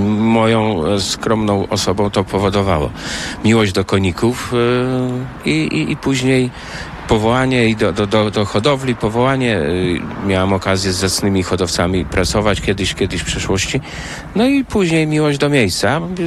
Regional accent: Lublin Voivodeship, Poland; No to kiedyś dawno województwo małe, to województwo zamojskie, tylko że z drugiej strony, to stąd jest około 80 kilometrów do mojej rodzinnej miejscowości.

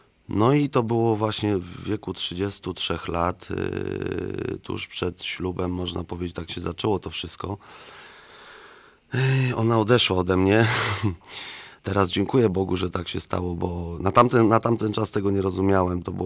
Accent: Warsaw, Masovian Voivodeship, Poland; Ja się w ogóle urodziłem tutaj w Warszawie, tutaj muszę powiedzieć na Żoliborzu, więc wychowałem się w blokach

